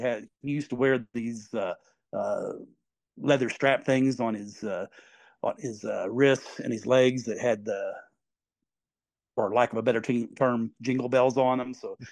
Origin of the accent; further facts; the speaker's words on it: Terre Haute, Indiana, United States; So this would have been the fall of 1972 in my hometown of Terre Haute.